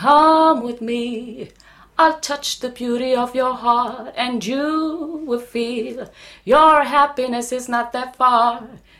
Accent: Algeria; Je suis algérienne, mais je peux faire du jazz.

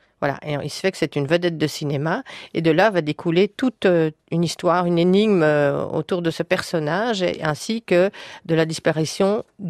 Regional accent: Belgium; chez nous en Belgique

